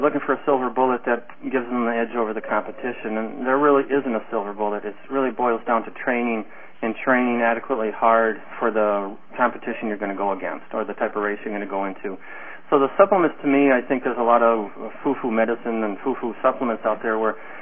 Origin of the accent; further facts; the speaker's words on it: Detroit, Michigan, United States; Well, I grew up in Detroit, and then went to vet school in East Lansing